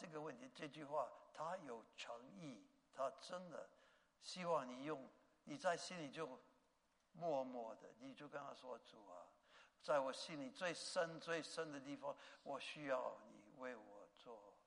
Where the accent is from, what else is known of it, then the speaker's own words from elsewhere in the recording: Taiwan; 因为我是台湾来的